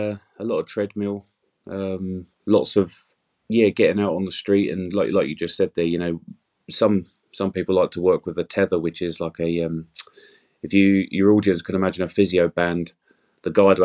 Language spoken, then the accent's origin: English; Ramsgate, South East England, United Kingdom; I'm from Ramsgate, and there's all that courage from Dunkirk and the Dunkirk spirit that's been installed in me